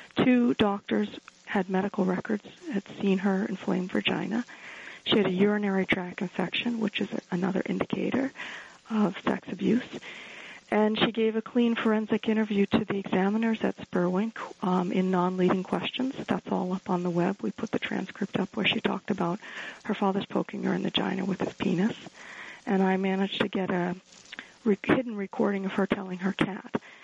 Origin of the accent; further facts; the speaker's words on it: Maine, United States; I ran for U.S. Congress in my home state of Maine, District 2.